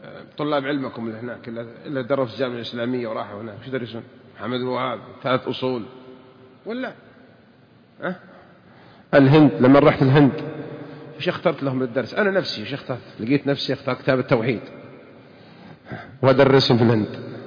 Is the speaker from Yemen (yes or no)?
no; Saudi Arabia; أنا سعودي وأنت سعودي